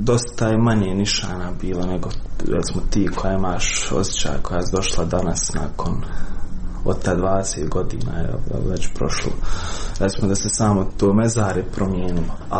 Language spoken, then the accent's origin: Bosnian; Srebrenica, Republika Srpska, Bosnia & Herzegovina; born there